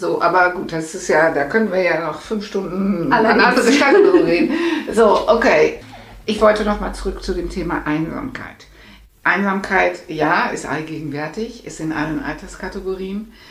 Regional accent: Netherlands; ich bin ja Holländerin.

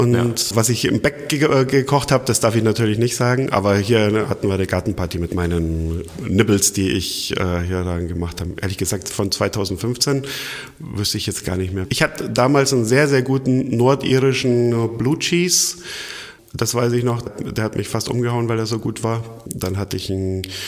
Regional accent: Germany; Wenn ich jetzt mal als Deutscher sagen kann, wir haben ja auch nicht die allerbeste in der Welt, den besten Ruf.

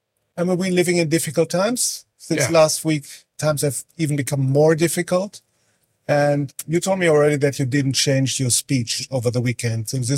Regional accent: Germany; for people from my generation growing up in West Germany, being a baby boomer, he doesn't need any introduction, because I simply grew up with him

